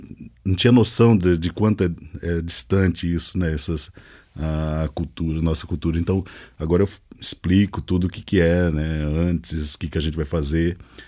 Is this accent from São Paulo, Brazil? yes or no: no; Mato Grosso, Brazil; also born or lived in Paraíba; Mas quando eu fui para Paraíba, aquele outro novo mundo, e aí tudo era fresco, né? E aí sim, minha identidade ficou mais amarrada ao Nordeste do que ao Mato Grosso, onde eu nasci.